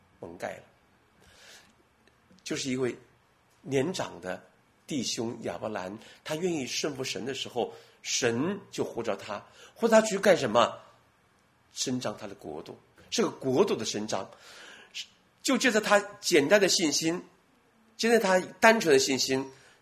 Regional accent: China; 常常我们中国人常常自傲

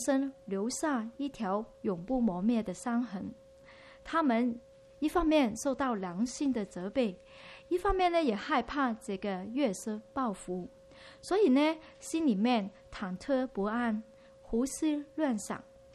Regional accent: Guangdong, China; 就是我们广东人所说的金手指啊，我问过啊，好像你们国语是没有金手指的

